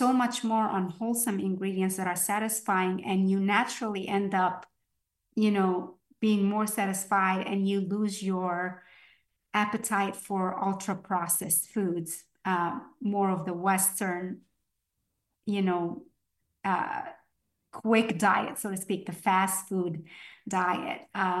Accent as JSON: {"language": "English", "town": "Port Said", "region": "Port Said Governorate", "country": "Egypt", "tie": "born or raised there", "said": "So I was born and raised in Egypt in Port Said. So it's a port city right on the Mediterranean."}